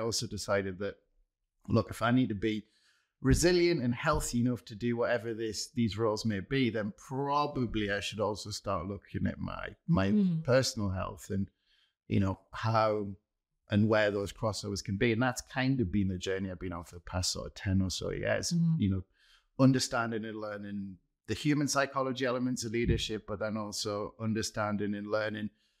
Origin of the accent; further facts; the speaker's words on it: Newcastle, North East England, United Kingdom; I grew up in Newcastle as well. And if anybody knows, in Newcastle it's all football.